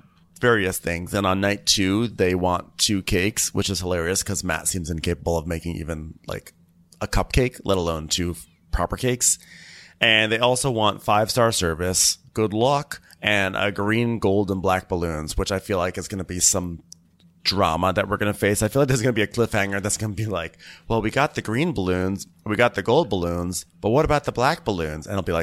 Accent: United Kingdom; I'm British

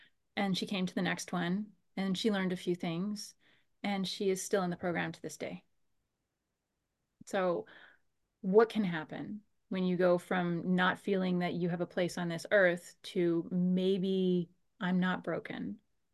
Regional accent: Winnipeg, Manitoba, Canada; I am from Winnipeg, Canada, right in the middle.

